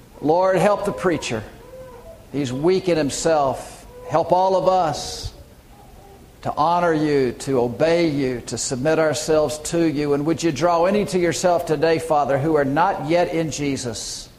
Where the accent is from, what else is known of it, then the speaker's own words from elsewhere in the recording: Birmingham, Alabama, United States; The civil rights movement in 1963 was red hot with intensity in my hometown of Birmingham, Alabama.